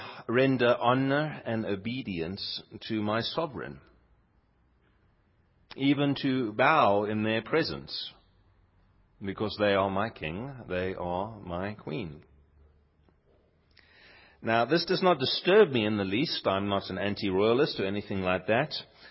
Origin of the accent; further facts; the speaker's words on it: South Africa; born there; I actually hold dual nationality. I am both a South African citizen by birth and a British citizen by virtue of my parents.